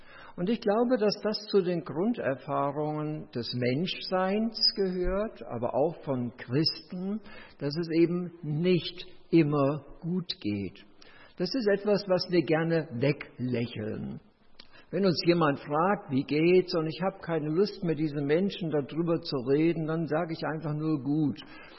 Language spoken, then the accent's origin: German; Bergneustadt, North Rhine-Westphalia, Germany; der Gemeinde am Hackenberg, wo ich herkomme, in Bergneustadt